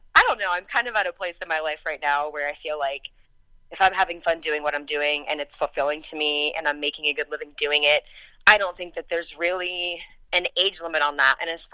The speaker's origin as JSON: {"language": "English", "region": "Kansas", "country": "United States", "tie": "born or raised there", "also_born_or_lived": "Texas", "said": "I was born in Texas. I grew up in Kansas. It was a huge influence for me growing up."}